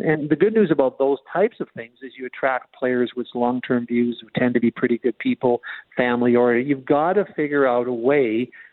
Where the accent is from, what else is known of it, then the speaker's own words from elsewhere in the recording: Calgary, Alberta, Canada; now in Edmonton, Canada; Look, I grew up in Calgary and live in Edmonton. I love it here.